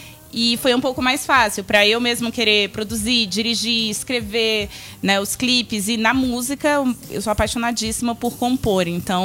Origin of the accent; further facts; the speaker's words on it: Northeast Region, Brazil; Que eu sou nordestina, defendo muito.